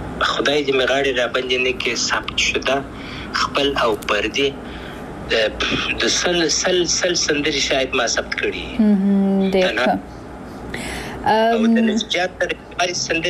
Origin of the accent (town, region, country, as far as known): Afghanistan; moved away